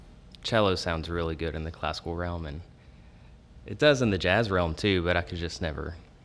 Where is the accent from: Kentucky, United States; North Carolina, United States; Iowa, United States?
Kentucky, United States; Mount Sterling; I'm from Mount Sterling, Kentucky.